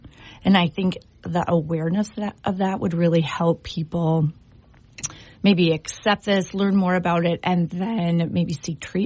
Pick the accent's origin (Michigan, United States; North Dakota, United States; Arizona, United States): North Dakota, United States; Turtle Lake; moved away as an adult; I'm from Turtle Lake. I went to college at Dickinson State and then went to PA school down in Virginia.